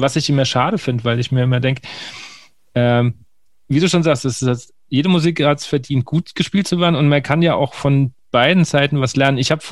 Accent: Bavaria, Germany; born there; ich komme ja gebürtig aus dem letzten Zipfel von Bayern, kurz vor der hessischen Grenze und wohne jetzt in Hessen

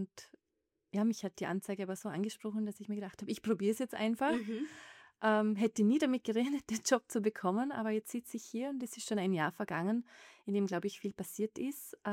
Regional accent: Vorarlberg, Austria; Und wir sind auch als Vorarlberger am weitesten entfernt von den Wiedern.

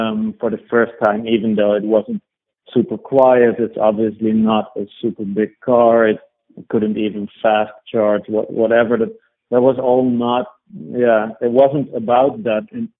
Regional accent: Amsterdam, North Holland, Netherlands; I think it's also growing up in Amsterdam that has just set my mind a certain way

